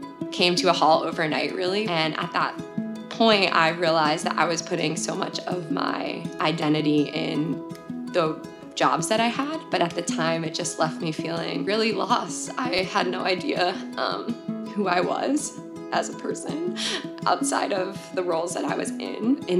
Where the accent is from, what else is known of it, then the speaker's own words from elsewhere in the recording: Millstone, New Jersey, United States; I'm originally from Millstone, New Jersey. I grew up Catholic